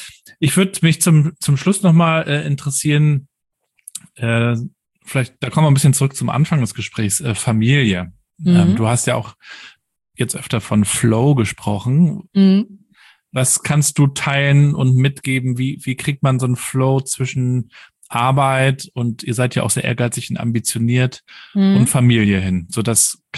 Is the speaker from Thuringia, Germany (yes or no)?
no; Mecklenburg-Vorpommern, Germany; Ja, hier bei uns in Mecklenburg-Vorpommern ist das auch ein bisschen so, dass sich notgedrungen viel verändert, gerade so in der Fläche.